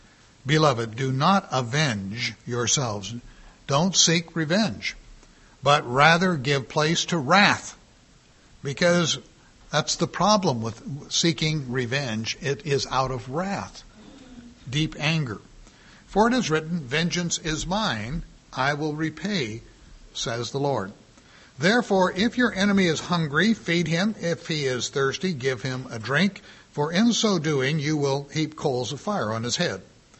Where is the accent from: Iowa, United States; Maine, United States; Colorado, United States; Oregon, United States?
Oregon, United States; Portland; we had a ladies' club up in Oregon, which was Portland, my hometown area, also my first pastorate.